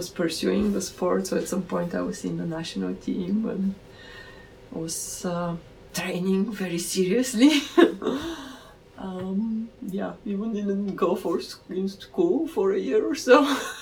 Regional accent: Sofia, Sofia City, Bulgaria; I was born in 1976 in Sofia, in Bulgaria. I lived in a beautiful old house in a district called Lozenets. The house was built by my grandfather

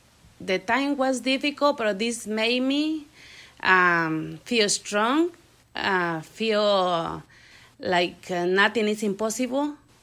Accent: Sombrerete, Zacatecas, Mexico; English is a second language; I'm from Sombrerete, Zacatecas, Mexico. And my hometown is small. When I grew up, I was the first child in my family.

